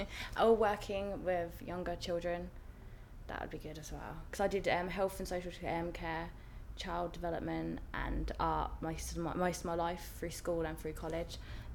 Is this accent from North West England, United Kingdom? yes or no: no; Harwich, East of England, United Kingdom; I'm 19 and I'm from Harwich.